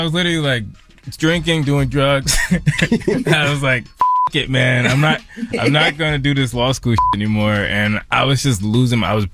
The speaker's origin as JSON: {"language": "English", "town": "Newark", "region": "New Jersey", "country": "United States", "said": "And I'm from Newark. I've seen that's violence."}